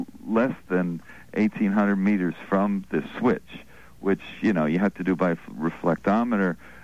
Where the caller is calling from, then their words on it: New York City, New York, United States; New York City.